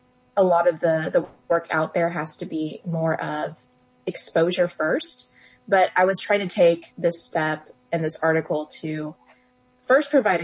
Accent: Montgomery, Alabama, United States; I'm from Montgomery, Alabama, it's a really, really small Jewish community. Which already isolates me, but the fact that I'm Asian also further isolates me because it's not a common demographic.

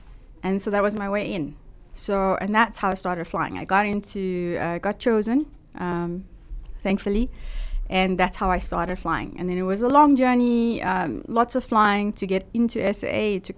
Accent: Durban, KwaZulu-Natal, South Africa; I grew up in Durban. I come from a single parent home.

